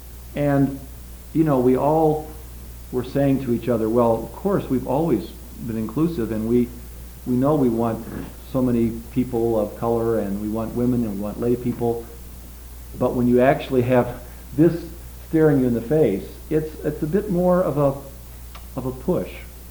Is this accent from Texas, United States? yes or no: no; Chicago, Illinois, United States; I come from Chicago